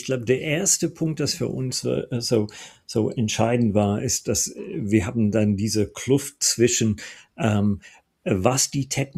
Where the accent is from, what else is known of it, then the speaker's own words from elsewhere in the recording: Ireland; German is a second language; moved away as an adult; now in Germany; Ich komme ursprünglich aus Irland, habe auch mein Studium da gemacht, so in der Trinity College in Dublin als Informatiker und wohne seit so über 30 Jahren mittlerweile in Deutschland.